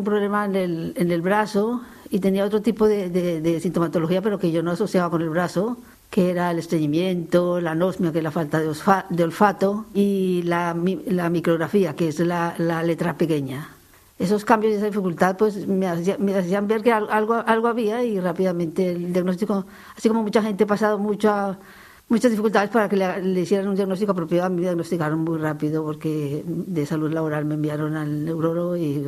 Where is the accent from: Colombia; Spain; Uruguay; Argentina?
Colombia; moved away; also born or lived in Italy; Soy de origen colombiano, allí en Colombia trabajé en cuidado intensivo neonatal. En Italia estuve en un hospital de cirugía cardíaca